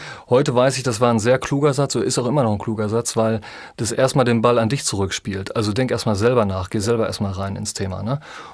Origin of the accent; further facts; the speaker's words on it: North Rhine-Westphalia, Germany; ich bin ja Ostwestfale, ne? Dreiländereck Hessen, NRW, in Niedersachsen